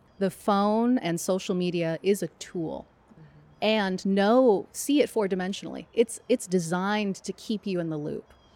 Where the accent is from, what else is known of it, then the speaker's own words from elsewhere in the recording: Ohio, United States; Like I grew up right around Oak Openings. And so I was always surrounded by it, but I never had that like awe moment, right?